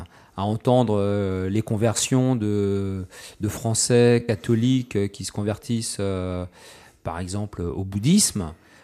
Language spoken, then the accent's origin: French; France; moi je suis français, donc j'ai été élevé dans le christianisme. Aujourd'hui, je dirais pas que je suis chrétien